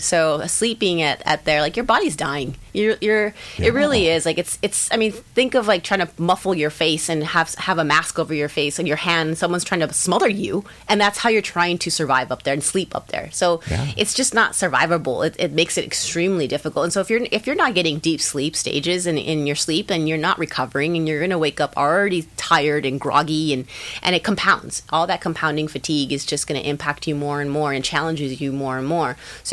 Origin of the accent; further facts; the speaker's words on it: California, United States; I have a very high cold tolerance for being a Southern California girl.